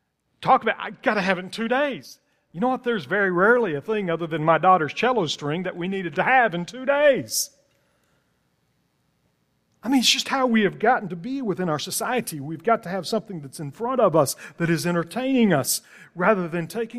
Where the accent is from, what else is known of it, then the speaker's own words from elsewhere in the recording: United States; I'm proud to be an American. I'm glad that I'm an American.